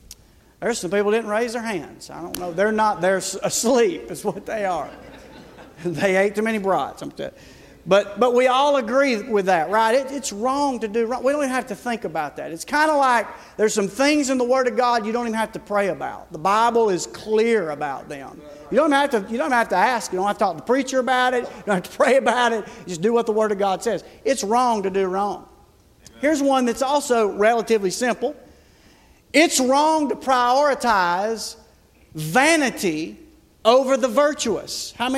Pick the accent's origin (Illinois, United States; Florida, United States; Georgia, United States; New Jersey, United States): Georgia, United States; We're from Georgia, not Alabama.